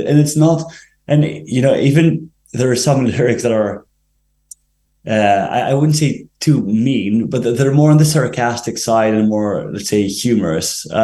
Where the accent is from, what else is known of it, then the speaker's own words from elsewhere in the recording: Athens, Attica, Greece; English is a second language; coming from Greece, so for the audience that doesn't know, I'm half Greek, half English.